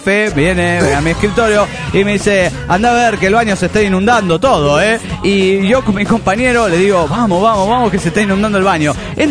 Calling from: Córdoba, Argentina; de Córdoba, Argentina.

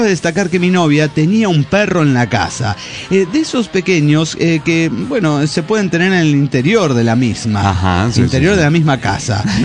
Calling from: Tarija, Bolivia; 91 de Tarija, Bolivia.

